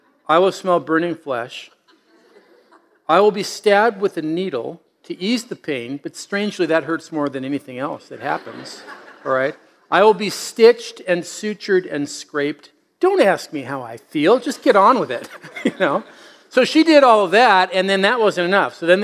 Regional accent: California, United States; When I was a young guy, I grew up in Southern California basking in the rays of the warm sunshine.

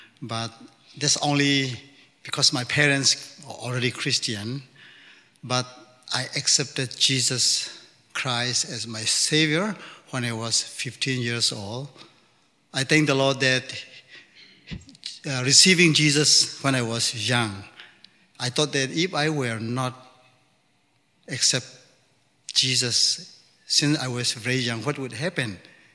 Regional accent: Chin State, Myanmar; I came from Myanmar, known as Burma, but my native place is Chin State, which is the western part of the country, the border of India.

